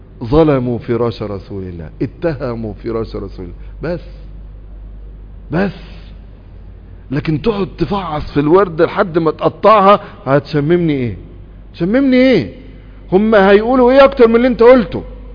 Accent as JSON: {"language": "Arabic", "country": "Egypt"}